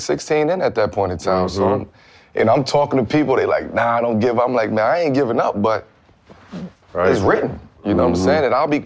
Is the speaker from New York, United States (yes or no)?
yes; Brooklyn, New York, United States; So it was just hard growing up in Brooklyn, man, as a kid.